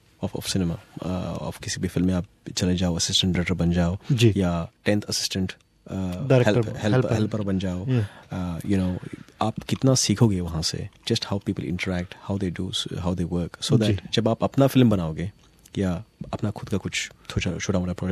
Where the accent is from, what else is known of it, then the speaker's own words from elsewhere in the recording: Bangalore, Karnataka, India; moved away as an adult; now in Melbourne, Australia; मैं बैंगलोर से हूँ और मैं 2003 में मेलबर्न आया था।